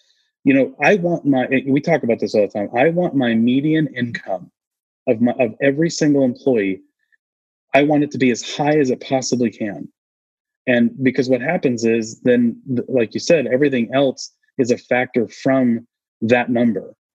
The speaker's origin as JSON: {"language": "English", "region": "New England", "country": "United States", "tie": "born or raised there", "said": "I grew up in New England as I call it typical New England. We're not feelings oriented as men."}